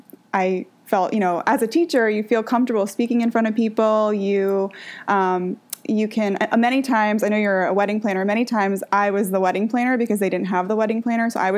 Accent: New York City, New York, United States; I would walk to school in the morning, and I grew up in New York City.

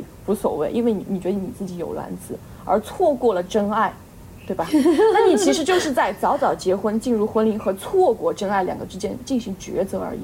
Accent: China; 我们中国人

